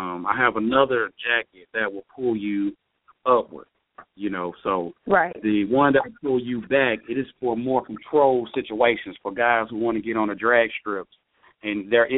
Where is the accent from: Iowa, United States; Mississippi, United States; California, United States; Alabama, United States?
Alabama, United States; Mobile; I am from Mobile, Alabama, and I am a 21st century African-American inventor.